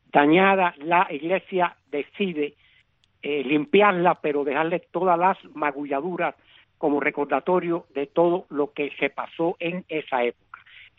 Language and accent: Spanish; Santa Clara, Villa Clara, Cuba; born there; La sitúo en Santa Clara, que es mi ciudad natal